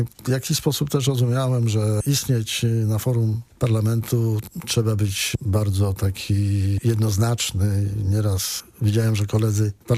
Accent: Skarżysko-Kamienna, Świętokrzyskie Voivodeship, Poland; Jestem ze Skarżyska Kamiennej

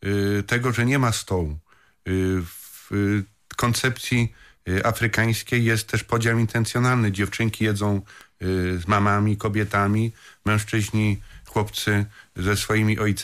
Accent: Lesser Poland, Poland; moja ziemia w związku z tego, że pochodzę z diecezji tarnowskiej.

